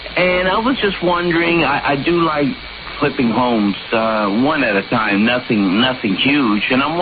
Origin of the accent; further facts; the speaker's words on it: Miami, Florida, United States; I'm originally from Miami, so I miss my home.